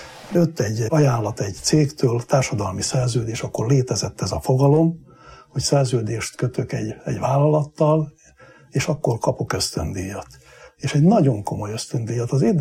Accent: Hámor, Borsod-Abaúj-Zemplén, Hungary; born there; pici kis faluban, Hámorban születtem, egy 5 gyerekes munkás család 5. gyerekeként. Egy olyan családba születtem, ahol az édesanyám evangélikus vallású volt, édesapám katolikus.

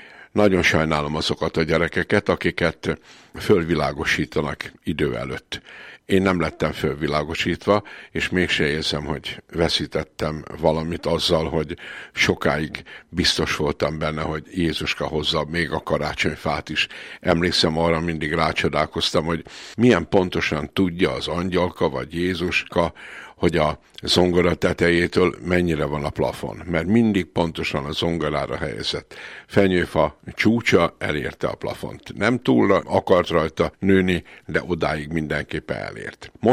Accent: Kunszentmiklós, Bács-Kiskun, Hungary; born there; Én Kunszent Miklósi gyerek vagyok, tehát a Kiskunság fővárosában születtem

